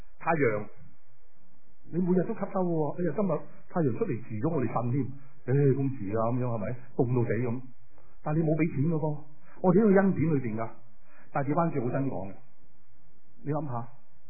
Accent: Hong Kong; 值得我们香港人骄傲，很多人香港来的

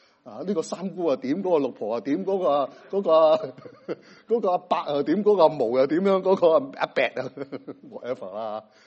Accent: Hong Kong; 在马湾，我来自香港啊，马湾以前呢有一个井。

